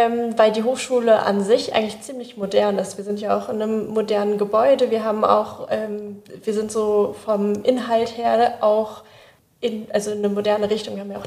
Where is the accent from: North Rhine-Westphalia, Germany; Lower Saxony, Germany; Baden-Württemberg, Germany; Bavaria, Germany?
Lower Saxony, Germany; Braunschweig; Ich komme aus Braunschweig.